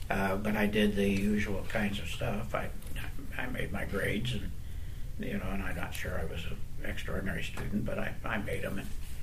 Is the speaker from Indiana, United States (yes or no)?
yes; Lafayette, Indiana, United States; born there; I was born in Lafayette, Indiana.